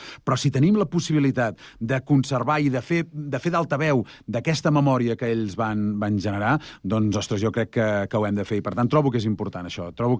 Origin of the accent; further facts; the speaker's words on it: Terrassa, Catalonia, Spain; jo, a veure, sempre m'he declarat terrassenquista, perquè no només sóc terrassenc, sinó que sóc activista de Terrassa.